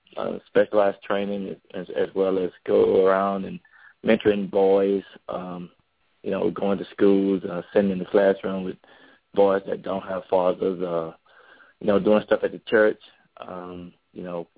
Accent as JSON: {"language": "English", "town": "Texarkana", "region": "Texas", "country": "United States", "tie": "born or raised there", "said": "And I grew up on the Texas side of a population about 60,000 people over there."}